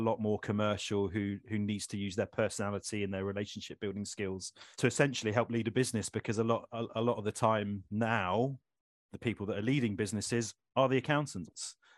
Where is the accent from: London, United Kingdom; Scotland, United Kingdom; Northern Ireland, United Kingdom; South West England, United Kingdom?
South West England, United Kingdom; I'm from the Southwest originally.